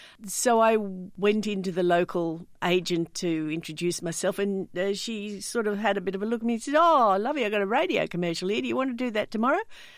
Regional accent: Sydney, New South Wales, Australia; now in Western Australia, Australia; You know, I came here from Sydney. I was born and raised and trained in Sydney. And I took one look at Western Australia and thought, this is home.

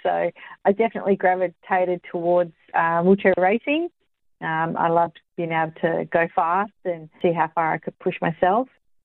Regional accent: Western Australia, Australia; Yeah, I grew up in Western Australia, was born in Subiaco there

